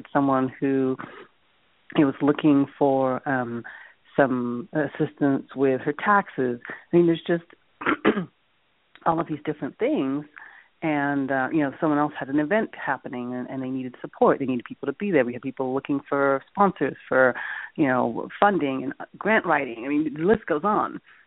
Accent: New York, United States; now in Los Angeles, United States; and so I'm originally from New York. And networking in New York is very different than networking here in Los Angeles, where I am now.

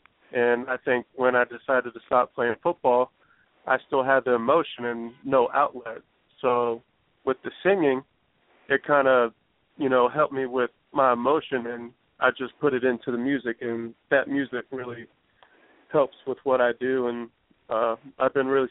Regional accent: St. Petersburg, Florida, United States; Well, I'm from St. Petersburg, Florida. I'm 24 years old.

